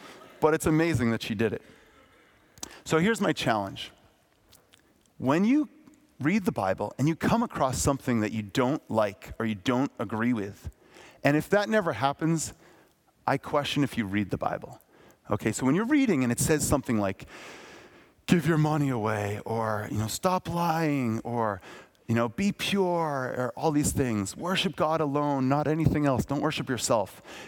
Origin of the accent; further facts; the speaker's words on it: Hampton, New Hampshire, United States; I'm from Hampton, New Hampshire. That's just not the way we spoke.